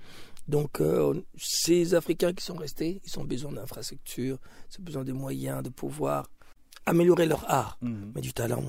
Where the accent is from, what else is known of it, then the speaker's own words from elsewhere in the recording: Bukavu, South Kivu, DR Congo; born there; Moi, je suis métisse parce que ma mère est rwandaise et mon père est congolais. Donc, je suis né à Bukavu, à l'Est.